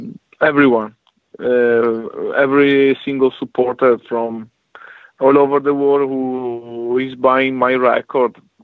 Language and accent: English; Italy; accent: Italian; English is a second language; because my Italian accent is very strong. I don't speak English every day, so I hope to to be understood from everyone.